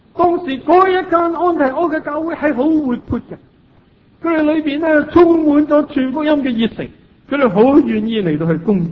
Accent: China; 往往我们中国人都很自然有一个的感觉

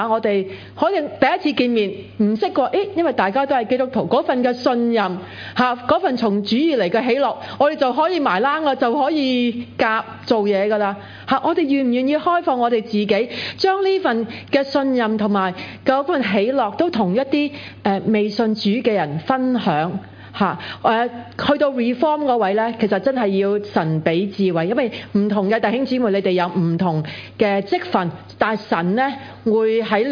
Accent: Hong Kong

